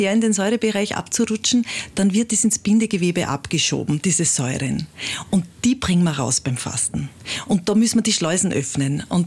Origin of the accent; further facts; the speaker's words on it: Traisen, Lower Austria, Austria; Also ich bin im Bezirk Lilienfeld aufgewachsen, in Traisen. Ich bin also auf einem Bauernhof am Berg aufgewachsen mit vielen Geschwistern, also mit 6 Geschwistern.